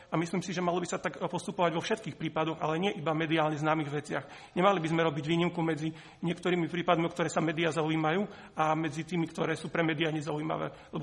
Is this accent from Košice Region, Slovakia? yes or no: yes; Hrabušice, Košice Region, Slovakia; Pochádzam z obci Hrabušice na Spiši